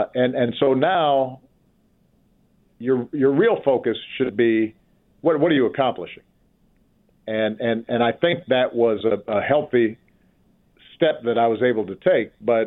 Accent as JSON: {"language": "English", "region": "Hawaii", "country": "United States", "tie": "born or raised there", "said": "She's, you know, she thinks because I grew up in Hawaii that I'm more chill."}